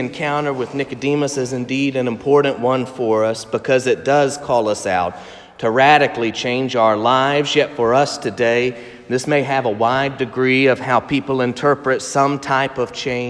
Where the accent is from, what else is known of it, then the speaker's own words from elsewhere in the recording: South Carolina, United States; that ridiculous question that I heard so much growing up in South Carolina, and that is, are you saved?